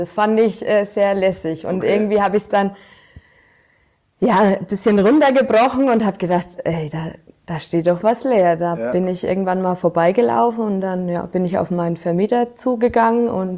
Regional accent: Wilfershausen, Bavaria, Germany; Aus Wilfershausen.

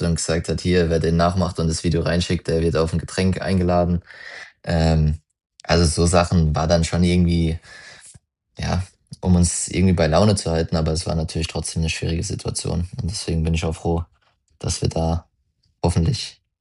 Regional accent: Mannheim, Baden-Württemberg, Germany; ich meine, ich komme ja aus Mannheim.

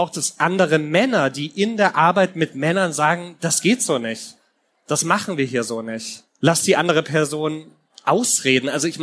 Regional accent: Bavaria, Germany; Ich bin in Mittelfranken aufgewachsen

